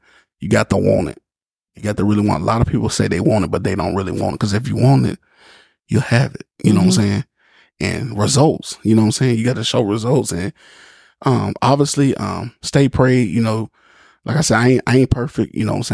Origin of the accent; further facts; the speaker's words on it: Mississippi, United States; now in Kentucky, United States; So that's why we came from Mississippi to Kentucky.